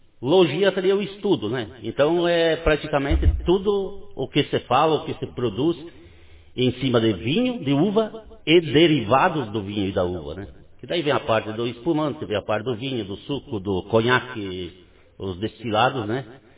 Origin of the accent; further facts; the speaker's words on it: Sarandi, Rio Grande do Sul, Brazil; Eu sou natural de Sarandi, seu Hélio. Fazem 22 anos que estou na região aqui